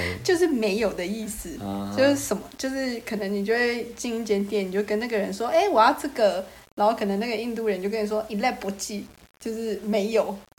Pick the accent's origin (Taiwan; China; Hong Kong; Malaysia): Malaysia; 他也听不出来我是马来西亚人